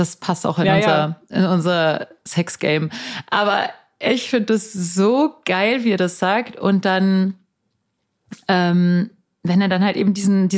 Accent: Bavaria, Germany; Ich kann ja auch kein Bayerisch. Ne? Es tut mir wirklich leid an alle Leute, die wirklich Bayerisch können, weil ich komme zwar aus Bayern, aber ich kann das eigentlich gar nicht.

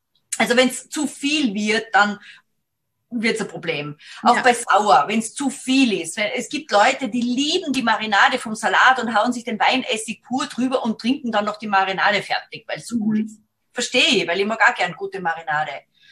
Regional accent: Salzburg, Austria; bin aus Salzburg

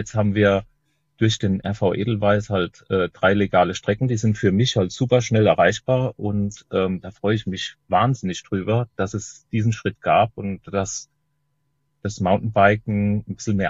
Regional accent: Rhineland-Palatinate, Germany; Ja. Also ich bin Pfälzer und Tiroler.

